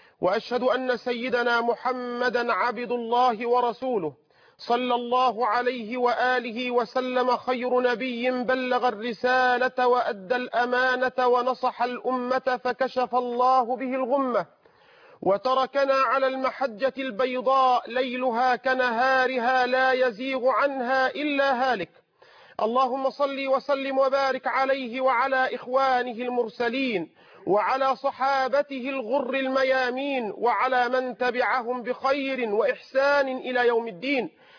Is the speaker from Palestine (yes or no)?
no; Egypt; اللهم احفظ بلادنا مصر